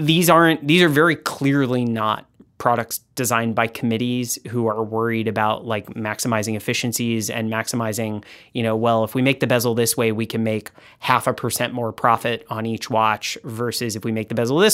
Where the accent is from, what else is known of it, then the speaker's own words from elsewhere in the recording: Texas, United States; I'm also I'm from Texas. I'm not like a city kid.